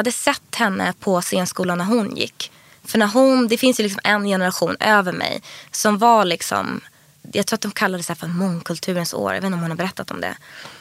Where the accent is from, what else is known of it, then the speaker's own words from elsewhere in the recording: Stockholm, Stockholm County, Sweden; Min pappa bodde i Skärholmen och mamma i Vasastan. Ja. Men jag gick i plugget i Vasastan.